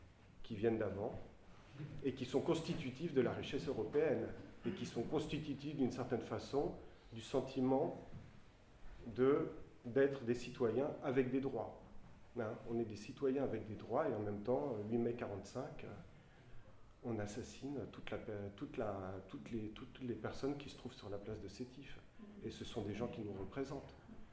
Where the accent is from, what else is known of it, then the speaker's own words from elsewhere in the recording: Paris, Île-de-France, France; born there; first language French; je suis né à Paris, ma langue maternelle c'est le français, je me sens absolument français et grec en même temps.